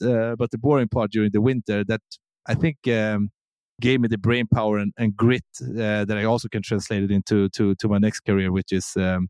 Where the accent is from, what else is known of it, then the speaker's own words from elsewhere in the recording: Sweden; English is a second language; But I will say Sweden is a really good country to grow up in.